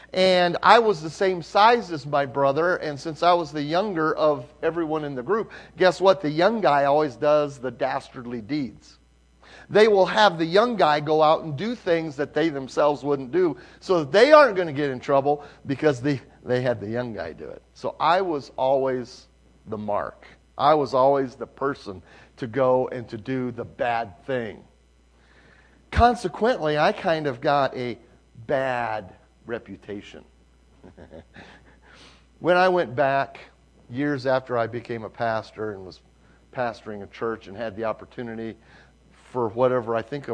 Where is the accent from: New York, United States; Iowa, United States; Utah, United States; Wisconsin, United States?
Iowa, United States; Stanhope; I mean, I was raised in Stanhope, Iowa. Stanhope had 4 stop signs, did not have a stop light.